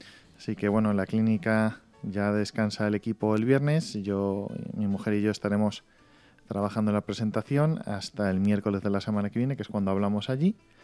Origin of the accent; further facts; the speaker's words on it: Spain; Y somos los segundos españoles en ir a hablar en 72 años.